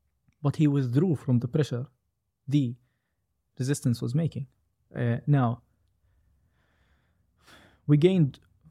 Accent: Gaza Strip, Palestine; No, I'm from Gaza.

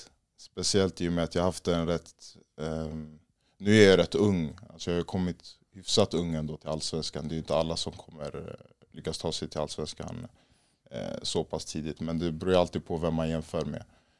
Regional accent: Stockholm, Stockholm County, Sweden; Jag är uppväxt i Husby och Akalla. Har bott där egentligen hela mitt liv.

